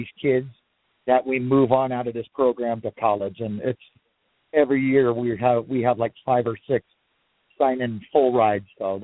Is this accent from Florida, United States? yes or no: yes; Stuart, Florida, United States; Well, I run an academy back here in my hometown of Stuart, Florida, called MLP Players Academy.